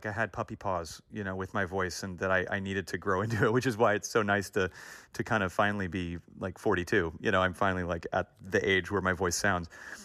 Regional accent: Los Angeles, California, United States; I grew up in an area of L.A. called Hancock Park, and I grew up in a very artistic but not showbiz family.

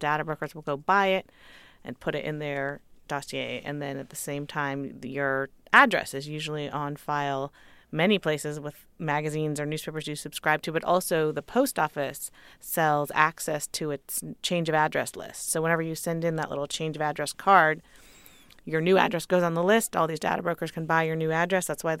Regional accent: California, United States; born or raised there

